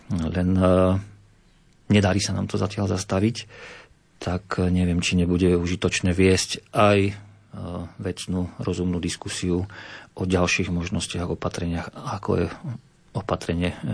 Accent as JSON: {"language": "Slovak", "region": "Žilina Region", "country": "Slovakia", "said": "Ja bývam na hraniciach, ja som z Oravy teda, bývam v blízkosti štátnej hranice s Poľskou republikou."}